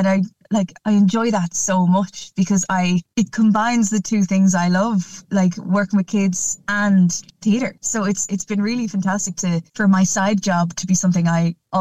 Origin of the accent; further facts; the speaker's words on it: Connacht, Ireland; So I grew up in Mayo, and in my hometown there wasn't really theatre opportunities.